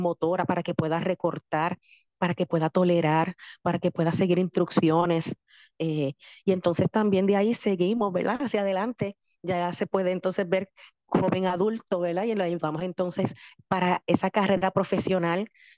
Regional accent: Cidra, Puerto Rico; Yo soy del pueblo de Sidra.

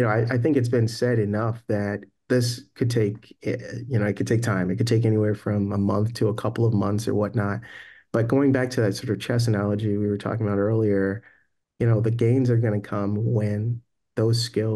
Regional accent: Chicago, Illinois, United States; no, Chicago's home. I'm from Chicago. I'm

